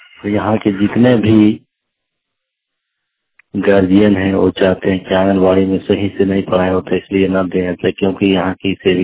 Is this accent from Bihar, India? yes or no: no; Satgama, Jharkhand, India; घर वरियादी पोस्ट बासुदी थाना सतगामा जिला कोडरमा। हम सतगामा प्रखंड के रहने वाले हैं, कोडरमा जिला के सतगामा प्रखंड।